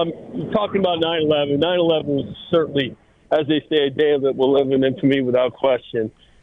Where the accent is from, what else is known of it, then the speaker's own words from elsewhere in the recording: New York, United States; I'm from Western New York originally. Now I live in Otisville, New York, which is only 60 miles northwest of Manhattan.